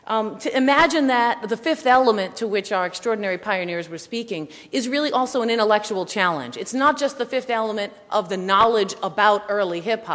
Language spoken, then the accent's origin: English; Bronx, New York, United States; I'm from the Bronx. I'm from the Northeast Bronx, Co-op City.